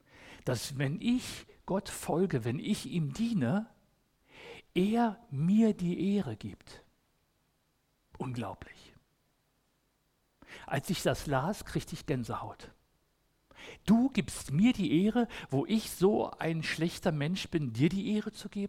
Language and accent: German; Berlin, Germany; accent: Berliner Schnauze; so ein vorlautes Mundwerk habe als Berliner, so Berliner Schnauze